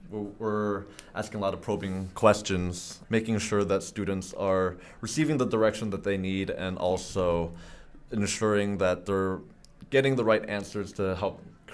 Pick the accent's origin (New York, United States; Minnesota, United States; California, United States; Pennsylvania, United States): California, United States; San Francisco; And I'm born and raised in San Francisco, lived in the Bay Area my whole life. Chinese American, son of immigrants, hardworking, family-owned restaurant people.